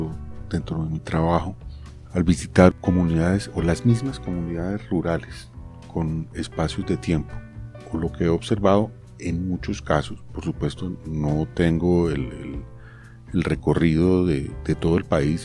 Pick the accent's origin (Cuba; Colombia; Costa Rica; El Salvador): Colombia; somos colombianos que hemos vivido de cerca la problemática rural en el país